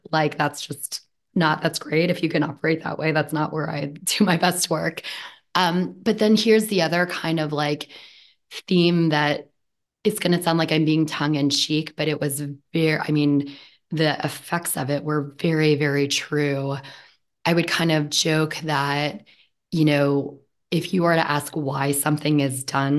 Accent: United States; I'm an American and I'm so thankful for that.

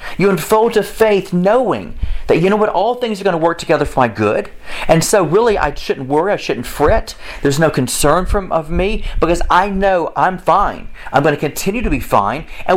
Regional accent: Alabama, United States; those in my home state of Alabama

